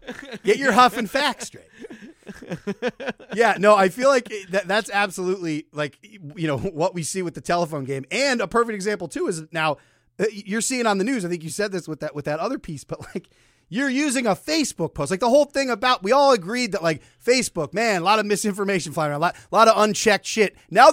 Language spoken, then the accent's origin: English; Pennsylvania, United States; This is from my home state of Pennsylvania, Montgomery County.